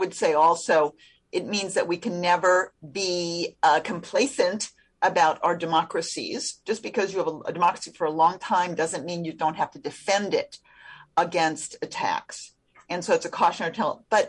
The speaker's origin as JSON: {"language": "English", "country": "United States", "said": "Not that I, as an American, was fearful."}